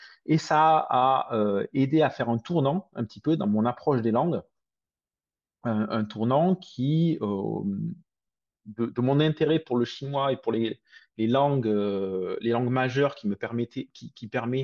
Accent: Occitanie, France; Et moi, j'ai envie de dire que je suis occitan

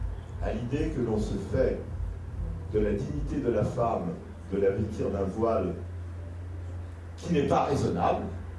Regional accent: France; Mais comme je suis français, je ne suis pas souverainiste.

